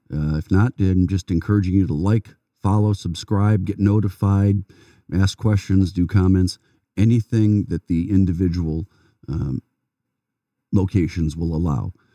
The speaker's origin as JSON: {"language": "English", "town": "Detroit", "region": "Michigan", "country": "United States", "tie": "born or raised there", "said": "I was born in the Detroit area. Yes, I did live in Detroit proper during the earliest part of my life, but we moved out to the suburbs fairly quickly."}